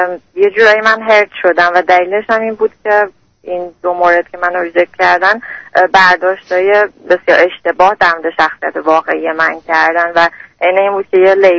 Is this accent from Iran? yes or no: yes; Iran; moved away as an adult; now in Canada; من دختر 26 ساله هستم و کانادا زندگی میکنم. حدود 3 ساله که از ایران اومدم.